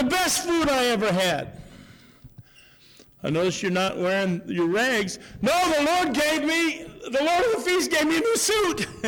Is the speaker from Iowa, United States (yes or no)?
yes; Cedar Rapids, Iowa, United States; also born or lived in Minnesota; I was born in America, in Minnesota. I was raised in Cedar Rapids, Iowa. There are churches everywhere.